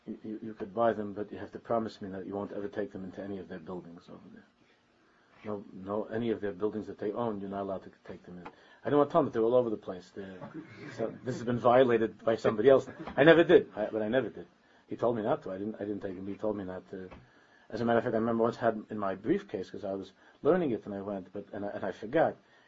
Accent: United States; So I said that I'm not from here. I'm from America. I'm from America, and I can't come back to learn.

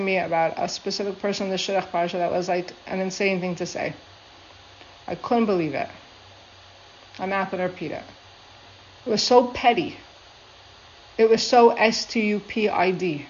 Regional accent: Toronto, Ontario, Canada; I remember growing up in Toronto.

